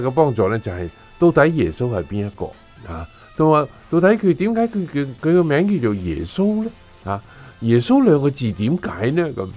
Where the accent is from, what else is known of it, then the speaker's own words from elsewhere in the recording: China; 都係好因为我哋好多中国人都係咁样过嚟呢一边做呢个工作嘅